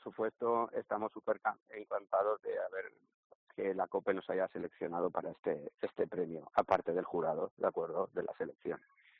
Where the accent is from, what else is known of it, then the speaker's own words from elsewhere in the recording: Valencian Community, Spain; accent: apitxat; Somos valencianos, somos apichat y la CH cambia por la X.